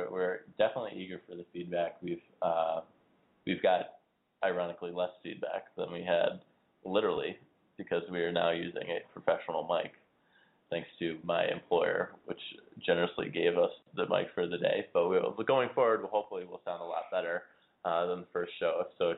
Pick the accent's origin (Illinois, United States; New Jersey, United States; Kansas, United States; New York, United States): Illinois, United States; Well, I'm from Illinois. I was actually living in Lisle, Illinois, when Frank Kaminsky was getting recruited.